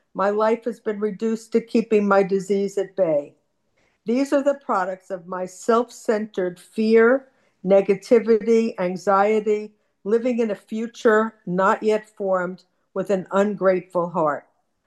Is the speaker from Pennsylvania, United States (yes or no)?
no; New Jersey, United States; I'm a compulsive overeater, food addict, and nighttime eater. Triple whammy. I'm from Central New Jersey.